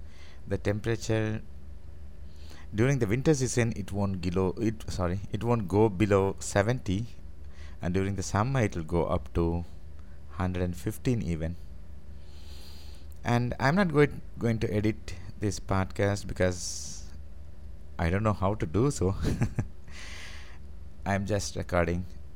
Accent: India; I am from India. I would like to give you all a first intro as my podcast. I am 41 years old.

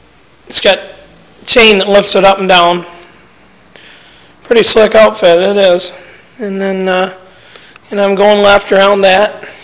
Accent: Lapeer, Michigan, United States; I'm from Lapeer, Michigan.

